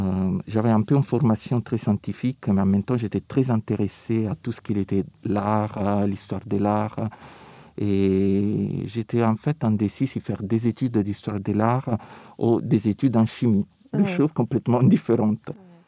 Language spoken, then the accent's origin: French; Rome, Lazio, Italy; French is a second language; Alors moi, je viens de Rome.